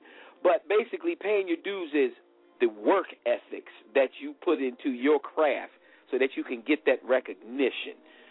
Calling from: Rex, Georgia, United States; I'm calling in from Rex, Georgia here tonight.

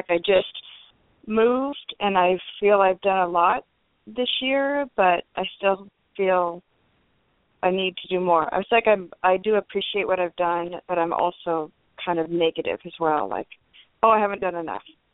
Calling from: California, United States; calling from the Bay Area.

